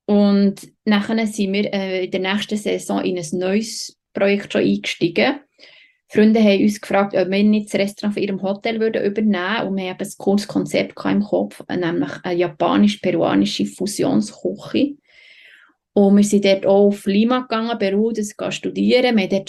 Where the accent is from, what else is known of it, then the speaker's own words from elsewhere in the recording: Switzerland; als Schweizerin, die in diesem Perfektionismus aufwächst oder mit diesem Leistungsdenken